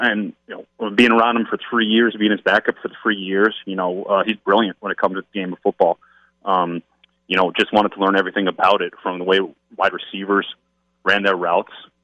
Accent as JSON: {"language": "English", "region": "Pennsylvania", "country": "United States", "tie": "born or raised there", "said": "I grew up in Pennsylvania, but playing in Oakland, man"}